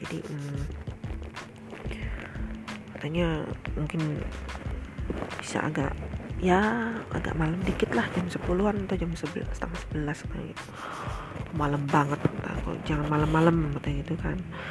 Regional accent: Bandung, West Java, Indonesia; saya ini tinggal di Bandung, asli orang Bandung. Gak asli-asli juga sih, ibu saya orang Jawa, Malang, tepatnya Jawa Timur.

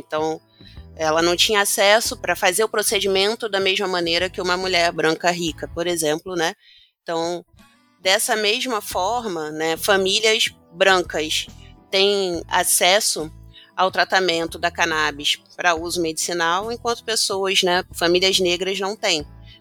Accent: Nilópolis, Rio de Janeiro, Brazil; sou de Nilópolis, da Baixada Fluminense

